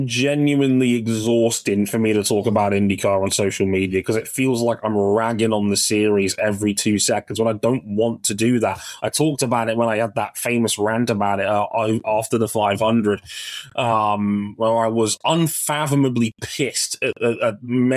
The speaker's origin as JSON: {"language": "English", "country": "United Kingdom", "said": "this is partly my own fault as a Brit who actually does watch NASCAR on a semi-frequent basis now"}